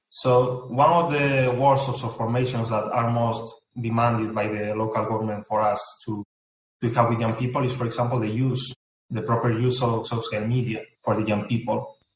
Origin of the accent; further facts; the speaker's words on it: Asturias, Spain; English is a second language; Actually, I am not from Galicia, I'm from Asturias, which is a region which is quite close.